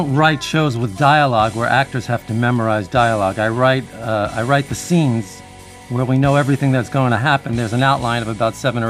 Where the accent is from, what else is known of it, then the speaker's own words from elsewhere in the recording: Brooklyn, New York, United States; My parents and the environment where I grew up in Brooklyn.